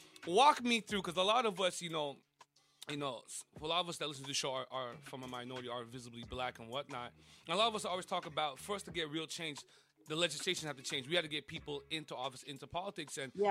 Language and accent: English; Saint George, Grenada; So my people, we're from the Carenage.